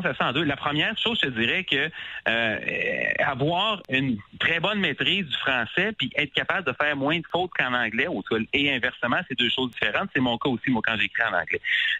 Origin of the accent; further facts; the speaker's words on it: Quebec City, Quebec, Canada; j'ai grandi à Québec.